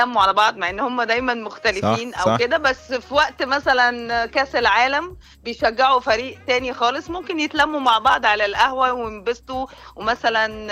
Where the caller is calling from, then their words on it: Cairo, Cairo Governorate, Egypt; انا بكلمك من القاهره